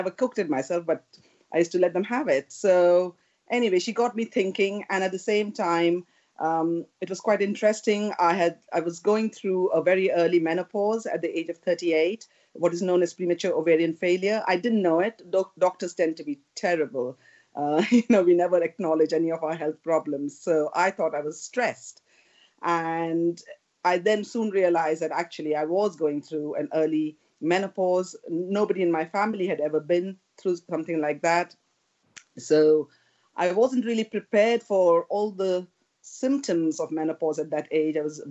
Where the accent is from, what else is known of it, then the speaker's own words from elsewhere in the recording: India; now in United Kingdom; Occasionally, out of curiosity, tried some chicken when I grew up in India in my friend's house, much to my mother's dismay because she was an ethical vegetarian.